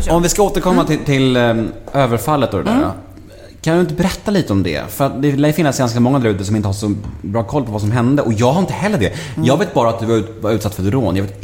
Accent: Stockholm, Stockholm County, Sweden; Nej, jag var faktiskt nyfiken på det, eftersom jag själv är en södermänniska. Jag älskar Söder.

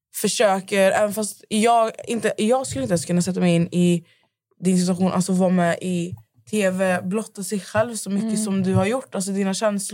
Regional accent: Skövde, Västra Götaland County, Sweden; Ja, men jag är från Skövde.

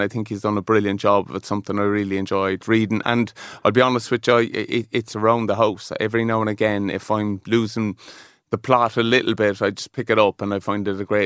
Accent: Cork, Munster, Ireland; I suppose I was growing up around Bishopstown and Cork in the 80s

